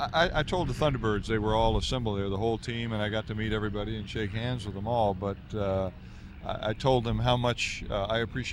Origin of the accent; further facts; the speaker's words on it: Coral Gables, Florida, United States; born there; I was born in South Florida, in Coral Gables, actually, but learned to fly here.